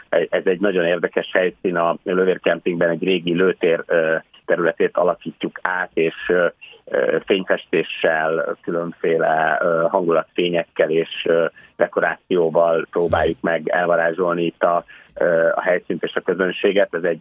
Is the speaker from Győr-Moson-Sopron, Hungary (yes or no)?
yes; Sopron, Győr-Moson-Sopron, Hungary; nekünk ez a szülővárosunk Sopron